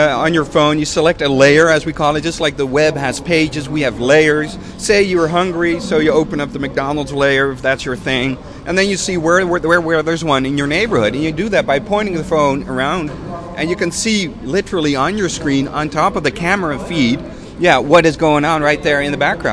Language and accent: English; Amsterdam, North Holland, Netherlands; I'm from Amsterdam.